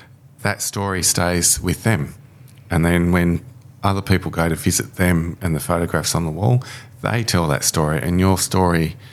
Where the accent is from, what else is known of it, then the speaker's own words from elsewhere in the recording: Australia; Sorry, everybody. I'm an Australian. I don't like AFL.